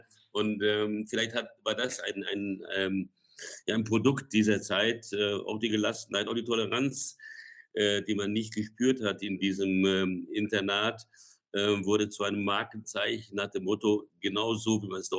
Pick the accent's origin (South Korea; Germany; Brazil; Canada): Brazil; seit 1966 am Radio in Brasilien, wo ich aufgewachsen bin